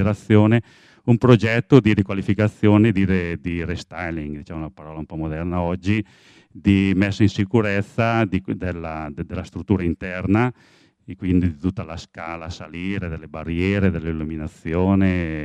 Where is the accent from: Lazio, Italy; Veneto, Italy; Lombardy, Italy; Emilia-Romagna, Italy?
Lombardy, Italy; Leffe; sono di Leffe.